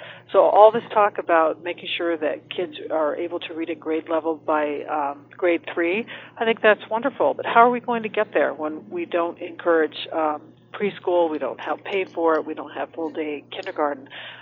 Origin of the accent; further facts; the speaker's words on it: California, United States; I grew up in California when they had the best educational system in the country